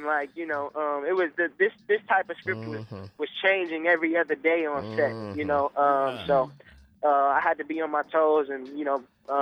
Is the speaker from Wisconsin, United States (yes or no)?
yes; Milwaukee, Wisconsin, United States; Yeah, I'm starting off in my hometown, Milwaukee, January 19th.